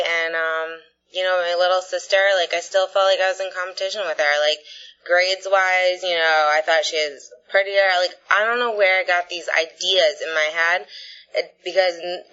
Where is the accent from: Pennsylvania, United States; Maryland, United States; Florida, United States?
Florida, United States; Bradenton; I grew up in Bradenton, Florida, and I have two little sisters, and my parents are divorced.